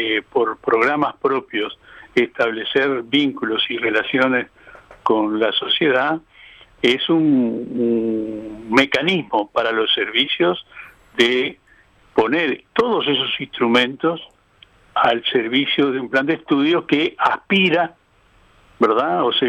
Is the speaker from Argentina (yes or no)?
no; Uruguay; nosotros como uruguayos